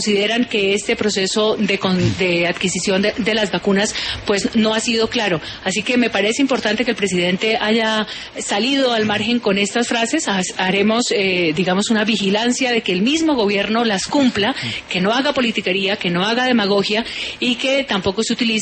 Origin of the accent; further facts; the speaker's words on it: Colombia; si es que la vacuna, la vida, salvar las vidas, no nos reúne como colombianos